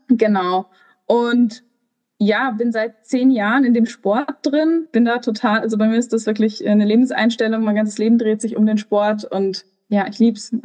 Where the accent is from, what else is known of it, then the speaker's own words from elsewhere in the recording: Bavaria, Germany; Ich komme aus dem Münchner Umland